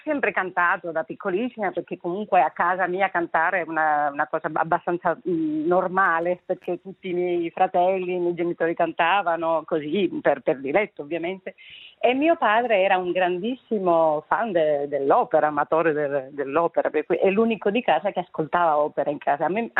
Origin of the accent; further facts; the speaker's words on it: Las Palmas de Gran Canaria, Canary Islands, Spain; Italian is a second language; La mia città è Las Palmas de Gran Canaria, che è anche la città dove è nato